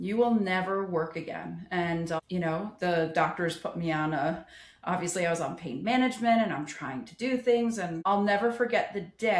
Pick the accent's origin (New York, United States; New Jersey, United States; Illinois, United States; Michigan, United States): New Jersey, United States; I'm actually from Northern New Jersey. I grew up in Northern New Jersey, was married in Northern New Jersey. I went to college in Northern New Jersey.